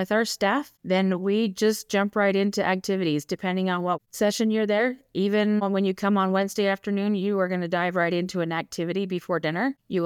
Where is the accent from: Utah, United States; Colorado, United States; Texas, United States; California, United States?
Utah, United States; Ogden; So I am from the Ogden area, born and raised. I love Utah, especially our mountains.